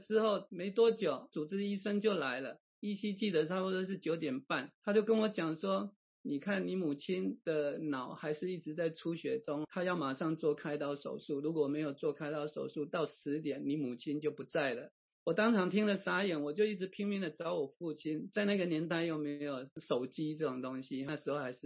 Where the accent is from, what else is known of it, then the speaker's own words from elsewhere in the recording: Taiwan; now in United States; 因为我从台湾过来，结合了台湾的糕饼的技术跟日本的技术，跟来到美国几年后的心得